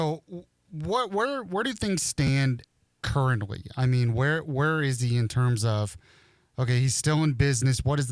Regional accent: Florida, United States; I'm originally from Florida. We didn't have that.

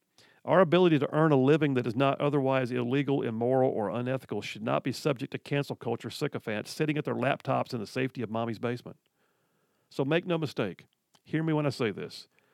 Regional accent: the South, United States; I'm a white heterosexual Christian dude. I'm an American. I'm a veteran. I'm a Southerner, a husband, father, a grandfather.

